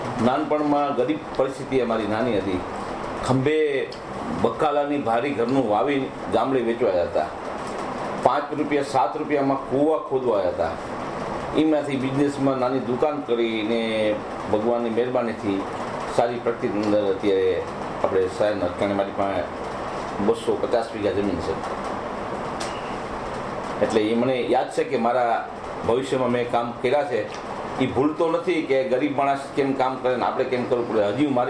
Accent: Ambecha, Gujarat, India; born there; આંબેચા ગામ માળિયા તાલુકા જુનાગઢ જિલ્લા.

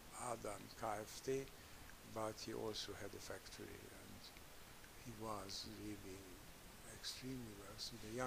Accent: Budapest, Hungary; English is a second language; also born or lived in Székesfehérvár; I was born in Székesfehérvár in 1926, May 11, 1926. And 3 weeks later, the whole family moves to Budapest.

